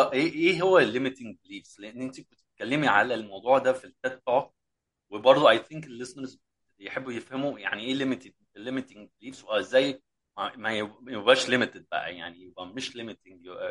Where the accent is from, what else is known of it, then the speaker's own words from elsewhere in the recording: Egypt; لما كنت بره مصر كنت harassed discriminated bullied عشان انا مصري وعربي، كنت جوه مصر